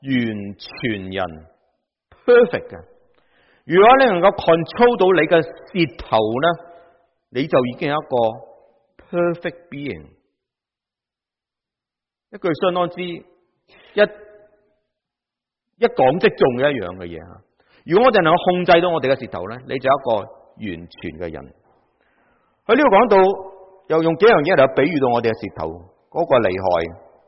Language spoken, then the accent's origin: Cantonese; China; 因此我们中国人很厉害